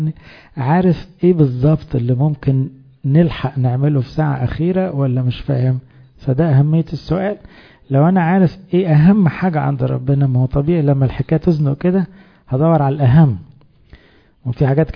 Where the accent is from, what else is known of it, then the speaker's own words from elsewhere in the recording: Egypt; احنا كمصريين او امم يعني جات لنا الفرصة مع مجيء المسيح من اصحاب الساعة 11.